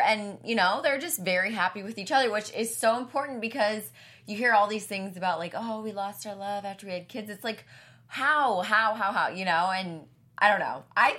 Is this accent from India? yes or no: no; Australia; I'm Australian. From Australia.